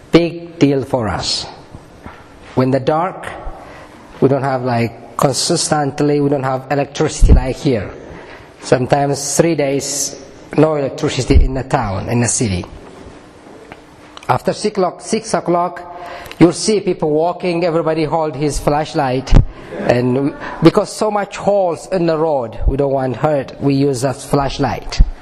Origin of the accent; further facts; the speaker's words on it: Ethiopia; English is a second language; We are missionary. God called us for Ethiopia. I'm from Ethiopia too.